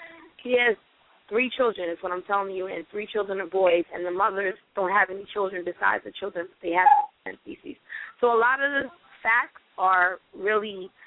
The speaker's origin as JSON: {"language": "English", "town": "New York City", "region": "New York", "country": "United States", "lives_now": "New Jersey, United States", "said": "I'm from New York City, okay? I was born in the Bronx, but I live in New Jersey."}